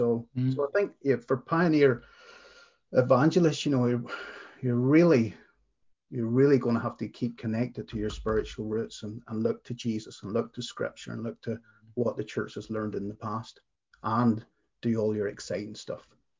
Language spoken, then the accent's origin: English; Ireland; And being Irish, I'll give the whimsical answer.